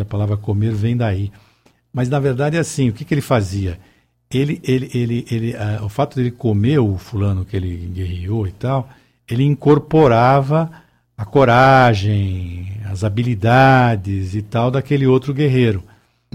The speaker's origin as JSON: {"language": "Portuguese", "country": "Brazil", "said": "vamos supor, como brasileiros, né, temos, a gente importa muita coisa"}